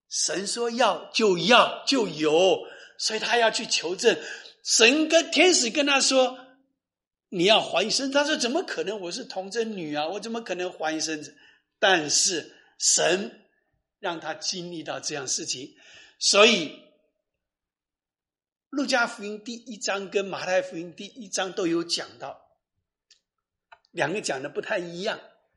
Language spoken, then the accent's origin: Chinese; China; 那我说你不知道我们中国人呢、啊，我付不起，我自己拿钱付你。